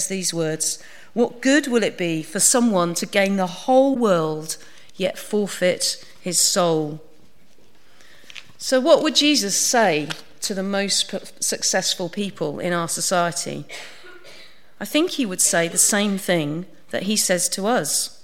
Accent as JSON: {"language": "English", "region": "East of England", "country": "United Kingdom", "said": "So we're both from Suffolk. That's our link. You're not that impressed, I can tell. You don't get many famous people from Suffolk very often. So we're the same. We're both from Suffolk."}